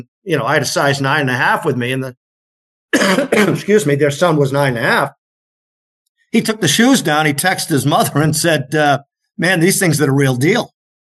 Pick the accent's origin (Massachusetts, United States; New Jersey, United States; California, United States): Massachusetts, United States; now in New Hampshire, United States; So I live in New Hampshire now. I grew up in Massachusetts